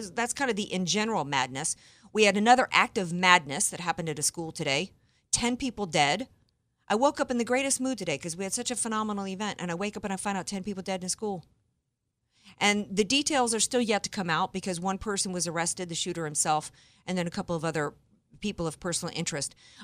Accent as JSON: {"language": "English", "region": "the South", "country": "United States", "tie": "born or raised there", "said": "In fact, I suggest that I grew up in the South, Adam, and half the dudes I went to high school with rolled up in trucks with loaded gun racks in the back"}